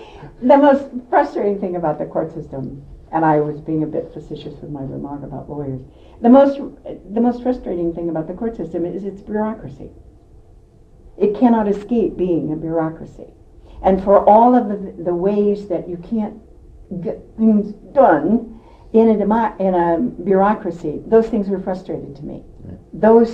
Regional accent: Alaska, United States; I think there's a connection there between what I've been able to do personally and the fact that I'm from Alaska.

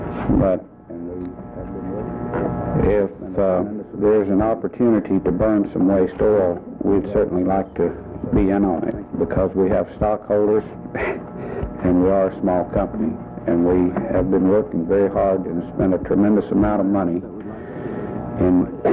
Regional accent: Fairbanks, Alaska, United States; I'm from Fairbanks, Alaska.

